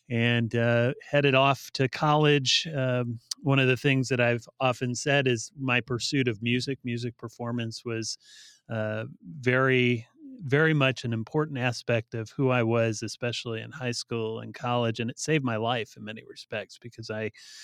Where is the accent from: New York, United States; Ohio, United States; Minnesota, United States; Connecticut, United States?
Ohio, United States; Bryan; also born or lived in Defiance; So I grew up in rural Northwest Ohio. Born and raised in towns that were probably too small to know for most people, but Bryan, Ohio, and Defiance.